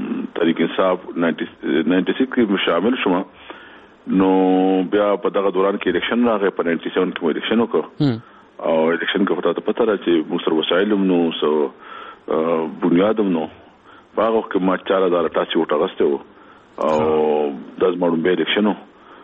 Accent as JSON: {"language": "Pashto", "town": "Swabi", "region": "Khyber Pakhtunkhwa", "country": "Pakistan", "said": "زما تعلق د صوبای سره دی ضلع صوبای او په ضلع صوبای کې چې نو مرغوز کله دی"}